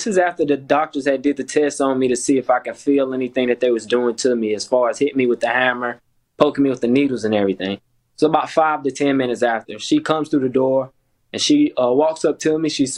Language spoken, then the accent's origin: English; Gaffney, South Carolina, United States; now in Memphis, United States; And I went home back to Gaffney, South Carolina from Memphis with my dad. And I just wanted, because everybody was showing love and support from my hometown via Facebook.